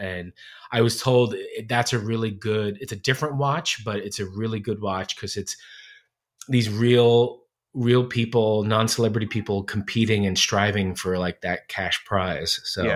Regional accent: New York, United States; because I'm from New York originally.

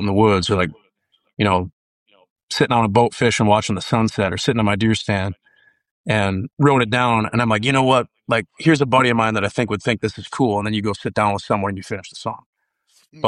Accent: Minnesota, United States; I grew up in Northern Minnesota. So I grew up listening to, you know

